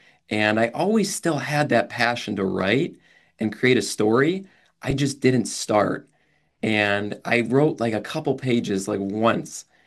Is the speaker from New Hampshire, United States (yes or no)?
no; Ohio, United States; So I grew up in Northeast Ohio, pretty large family, five brothers, and I grew up homeschooled too.